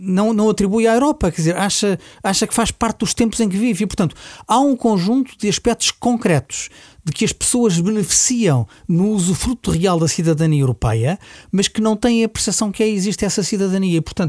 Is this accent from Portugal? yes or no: yes; Portugal; Quer dizer, nós somos portugueses.